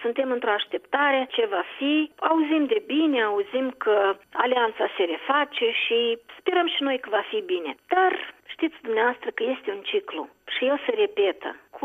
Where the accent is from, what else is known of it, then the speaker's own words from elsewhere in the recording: Rezina District, Moldova; așa este păstrată tradiția în satul de unde sunt eu, din Ghidulin Traionu Rezina